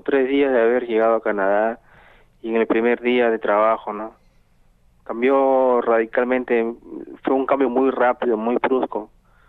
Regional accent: Comas, Lima, Peru; yo soy de Perú, de la capital de Lima, de un distrito llamado Comas, es al norte de Lima, al norte de Lima Norte

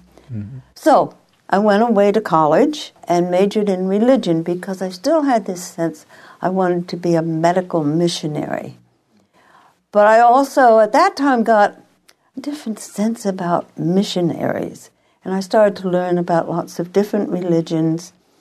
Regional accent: Pennsylvania, United States; This was in the Pennsylvania Dutch area, the eastern part of Pennsylvania, near Reading, Kutztown, Pottsville.

